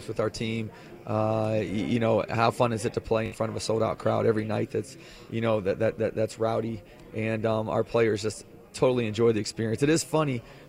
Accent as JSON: {"language": "English", "town": "Chicago", "region": "Illinois", "country": "United States", "said": "I'm from Chicago, and so we do have Malnati's Pizza down here."}